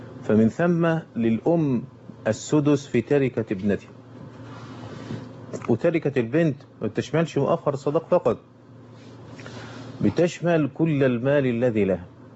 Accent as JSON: {"language": "Arabic", "country": "Egypt", "said": "وجرت العادة عندنا في مصر"}